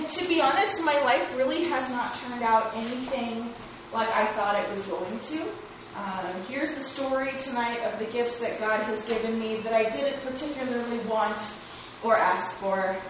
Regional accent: California, United States; I am a freshman from River Linda, California, majoring in underwater basket weaving.

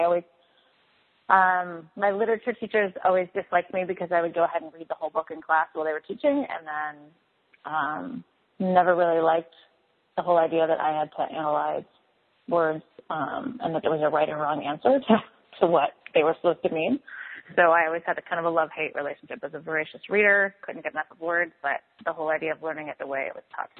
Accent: Eastern Canada, Canada; I'm from Eastern Canada, so there's a connection there

